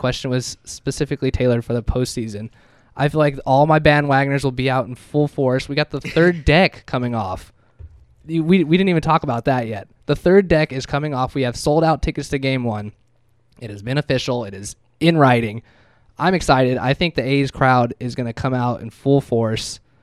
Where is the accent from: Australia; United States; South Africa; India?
United States; California; this one's kind of biased since we're from the Bay Area here